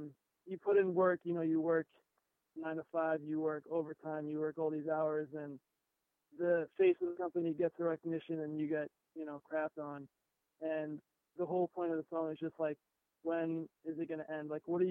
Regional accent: New York, United States; We're from Long Island, which is we're about an hour outside of the city.

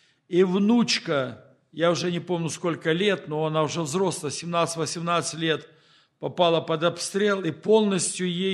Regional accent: Horlivka, Donetsk Oblast, Ukraine; Я также родом с Горловки, там, где идет война.

